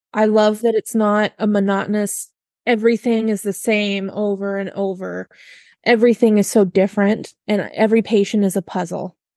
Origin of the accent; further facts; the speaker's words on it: Wyoming, United States; moved away as an adult; also born or lived in Wisconsin; now in California, United States; No, I was actually born and raised in Wyoming. Yeah, moved to Wisconsin for about 10 years and then moved to California.